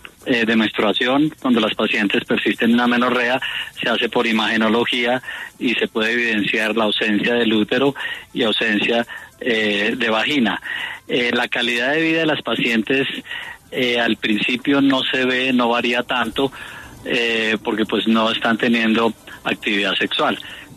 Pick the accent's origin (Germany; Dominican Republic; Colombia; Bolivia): Colombia; yo soy colombiano con apellido alemán